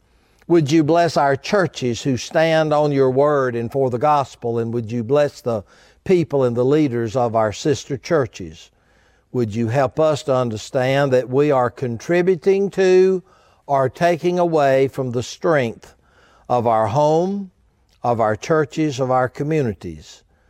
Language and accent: English; United States; I'm thankful, O God, as an American, we have the right of protest